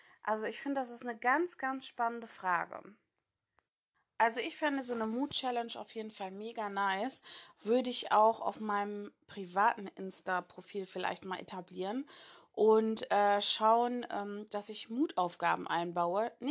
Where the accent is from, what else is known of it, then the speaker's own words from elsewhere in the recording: Gelsenkirchen, North Rhine-Westphalia, Germany; ich komme aus Gelsenkirchen.